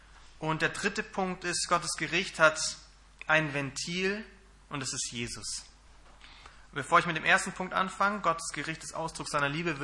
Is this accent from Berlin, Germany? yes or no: no; Stuttgart, Baden-Württemberg, Germany; Meine Frau und ich, wir kommen aus Stuttgart und wir gehen dort in die EFG nach Feuerbach.